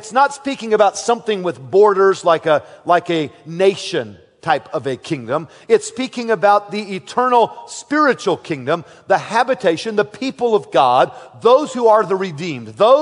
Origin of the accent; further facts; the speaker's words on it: United States; when I see some of the policies of our government today, it saddens me as an American